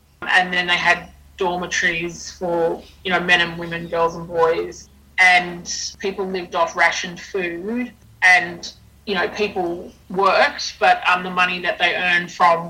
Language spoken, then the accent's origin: English; Cherbourg, Queensland, Australia; And she knew I was from Cherbourg and she gave me this collection of news articles